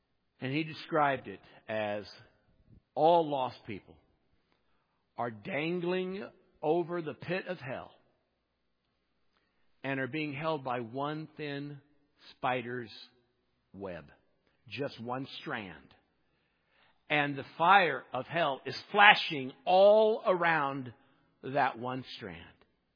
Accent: United States; Well, I'm an American. I go to a church. Ergo, I'm a Christian.

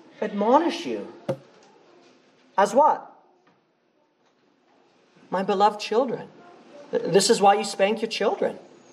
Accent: England, United Kingdom; I couldn't say my R's as a kid. And my English neighbors loved it because I'm English.

